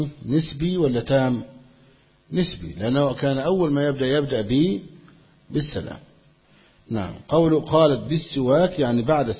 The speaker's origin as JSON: {"language": "Arabic", "country": "Egypt", "said": "يعني عندنا في مصر بطل الاتفاق"}